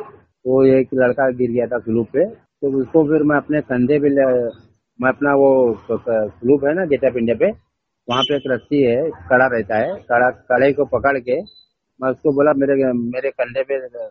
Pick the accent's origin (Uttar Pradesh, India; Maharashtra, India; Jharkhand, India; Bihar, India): Maharashtra, India; Mumbai; born there; मैं बम्बई का पैदावार बम्बई का हूँ। मेरा गांव इलाहाबाद है, लाल गोपालगंज जिला प्रतापगढ़ तहसील कोंडा परेवा नारायणपुर गांव, मुंबई के पैदाइश है।